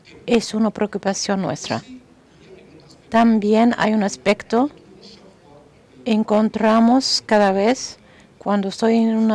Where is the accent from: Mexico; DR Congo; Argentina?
DR Congo; Kinshasa; Yo soy de Kinshasa, de Leales, miembro del ICANN.